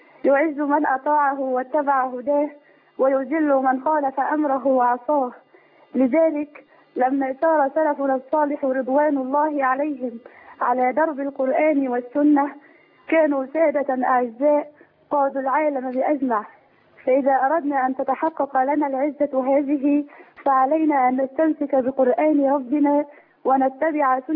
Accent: Egypt; أنا من مصر متزوجة في الفيوم.

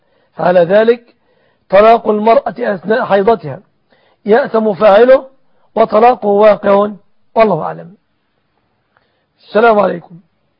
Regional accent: Egypt; فالصداق في بلادنا مصر يشمل 3 أشياء

